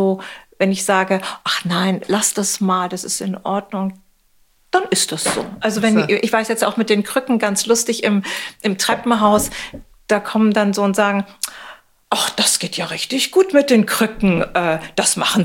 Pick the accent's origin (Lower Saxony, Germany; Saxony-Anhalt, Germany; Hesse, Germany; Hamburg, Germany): Hamburg, Germany; born there; Ich bin tatsächlich erst in Hamburg geboren.